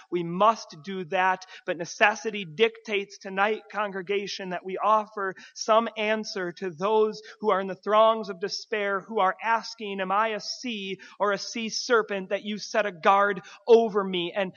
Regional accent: Minnesota, United States; I grew up in Minnesota

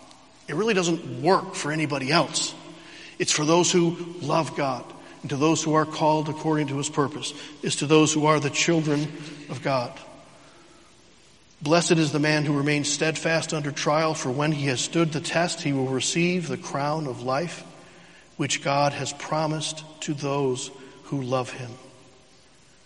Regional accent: Missouri, United States; I'm from Missouri. Show me, right? The show me state.

